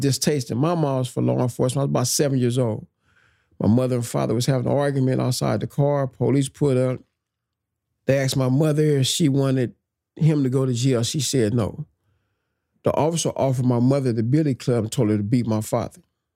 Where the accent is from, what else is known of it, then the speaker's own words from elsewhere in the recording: Los Angeles, California, United States; I've never seen, growing up in Los Angeles, an L.A. police officer do anything productive or positive in my community.